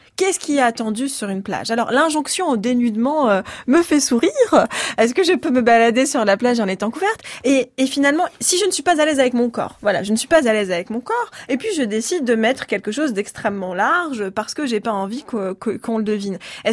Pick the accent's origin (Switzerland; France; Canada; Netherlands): France; Provence-Alpes-Côte d'Azur; Moi, je suis originaire de la région de Nice.